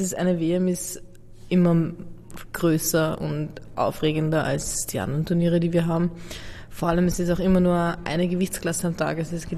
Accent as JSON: {"language": "German", "country": "Austria", "tie": "born or raised there", "also_born_or_lived": "Slovakia", "said": "Also ich bin in der Slowakei geboren und wie ich 5 war, sind wir, also meine Eltern und wir Kinder sind nach Österreich gezogen."}